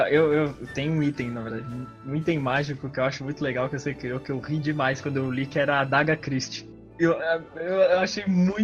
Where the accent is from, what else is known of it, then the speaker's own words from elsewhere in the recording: São Paulo, Brazil; Eu sou paulistano e tenho muitos problemas respiratórios, como todos os paulistanos